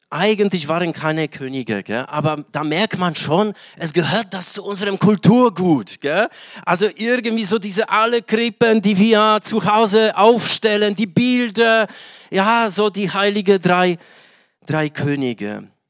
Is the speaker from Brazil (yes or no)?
no; Poland; German is a second language; now in Germany; Ich komme ursprünglich aus Polen. Nicht aus der schönen Schweiz, wie manche denken, nicht aus Frankreich, wie viele denken, nicht aus Amerika, wie manche denken. In den 25 Jahren, in denen ich in Deutschland lebe